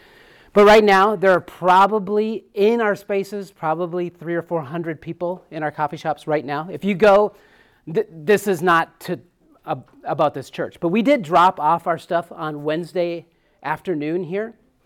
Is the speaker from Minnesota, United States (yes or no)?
yes; Upsala, Minnesota, United States; And so I grew up in Upsala, Minnesota. Everybody's been to Upsala.